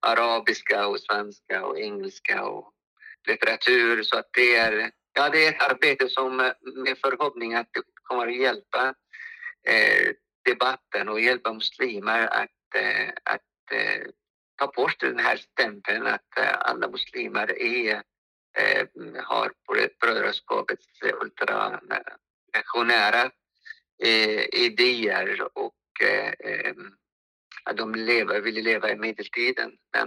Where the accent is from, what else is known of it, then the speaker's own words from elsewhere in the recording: Egypt; now in Sweden; eftersom jag kommer från Egypten